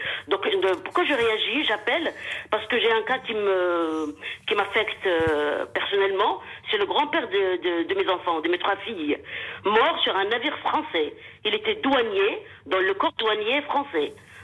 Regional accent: Algeria; now in France; Je suis née donc sous le drapeau français. Après, bon, j'ai grandi en Algérie, j'ai fait mes études là-bas. Je me retrouve en France par le mariage.

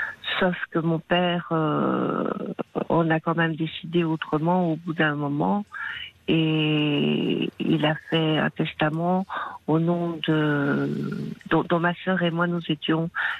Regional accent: Belgium; now in France; Je suis belge d'origine.

